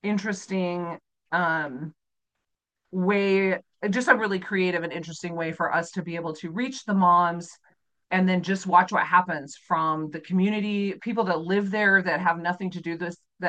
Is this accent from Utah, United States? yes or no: yes; Utah, United States; because I'm born and raised in Utah.